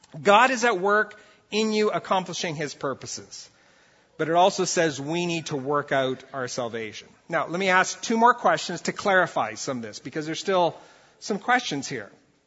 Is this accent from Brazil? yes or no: yes; Brazil; I grew up in Brazil